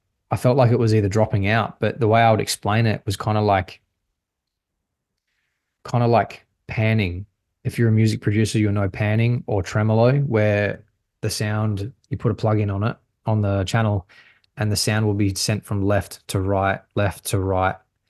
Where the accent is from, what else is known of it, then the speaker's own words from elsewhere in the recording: Australia; But then I moved back to Australia, my home country, and I had to do hotel quarantine for 2 weeks